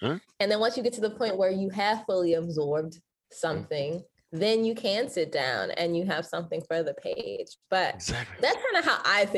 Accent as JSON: {"language": "English", "town": "New Orleans", "region": "Louisiana", "country": "United States", "said": "I'm from New Orleans, as Cliff mentioned, and there is a guy there."}